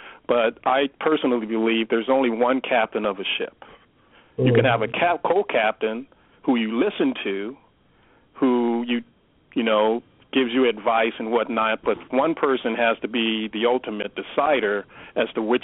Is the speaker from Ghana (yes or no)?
no; California, United States; I grew up here in Southern California